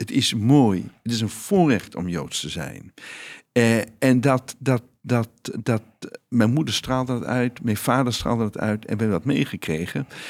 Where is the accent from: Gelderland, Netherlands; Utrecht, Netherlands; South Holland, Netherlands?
Utrecht, Netherlands; Veenendaal; Ik ben namelijk opgegroeid in Veenendaal. En in Veenendaal was ik, toen ik op een lagere school zat, het enige Joodse jongetje in Veenendaal.